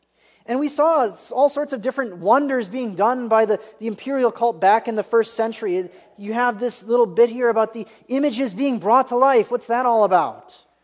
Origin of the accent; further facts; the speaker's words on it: Wisconsin, United States; I grew up in Wisconsin. You have to remember one thing about Wisconsin. It's the dairy state, okay?